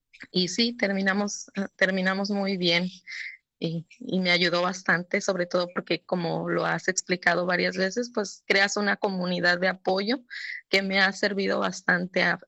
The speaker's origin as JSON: {"language": "Spanish", "region": "California", "country": "United States", "said": "Yo soy de acá de California y acabamos de terminar nuestro curso hace un par de semanas"}